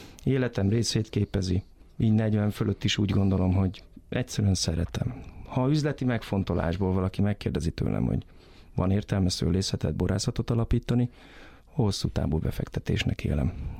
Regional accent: Veszprém, Veszprém County, Hungary; Kisgyerekkoromtól úgy nőttem fel annak ellenére, hogy nem voltam somlószőlősi lakos nagyon sokáig. Veszprémben élt a család, oda kötődtünk

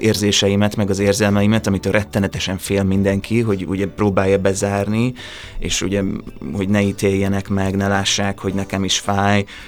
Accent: Szeged, Csongrád-Csanád, Hungary; Tehát én Szegeden nőttem fel, Szegedre jártam iskolába

